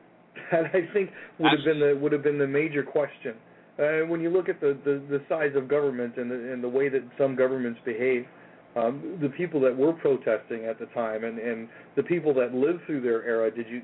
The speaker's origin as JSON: {"language": "English", "town": "Toronto", "region": "Ontario", "country": "Canada", "tie": "born or raised there", "said": "growing up in Toronto and growing up in Canada."}